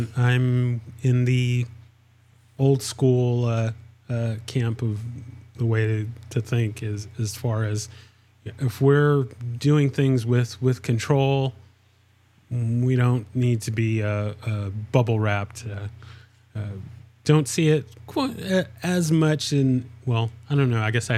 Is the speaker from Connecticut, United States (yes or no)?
no; San Diego, California, United States; So I'm originally from the San Diego area